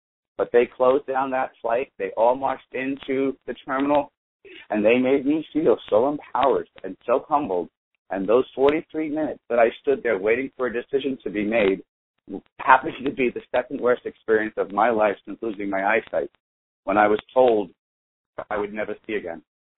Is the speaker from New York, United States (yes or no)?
yes; Brooklyn, New York, United States; I dropped a few F-bombs. I'm from Brooklyn.